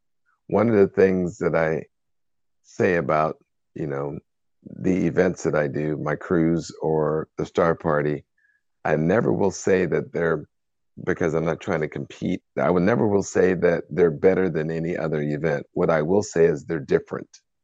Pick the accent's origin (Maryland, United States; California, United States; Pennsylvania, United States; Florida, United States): California, United States; San Francisco; because I'm an outsider. I'm from San Francisco. So here I am flying to what we call the Purple Motherland.